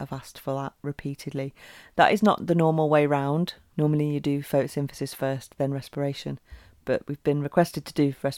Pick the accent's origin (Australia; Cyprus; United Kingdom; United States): United Kingdom; We've actually got Buy Me a Tea, being British and all.